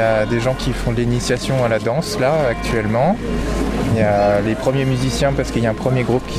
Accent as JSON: {"language": "French", "region": "Auvergne-Rhône-Alpes", "country": "France", "said": "Entre Lyon et Chambéry."}